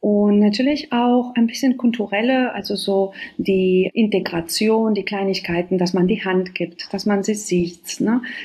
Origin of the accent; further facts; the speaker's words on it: Spain; German is a second language; moved away as an adult; now in Germany; Ich bin selber Spanierin und hatte auch diese Situation nach meiner Ausbildung.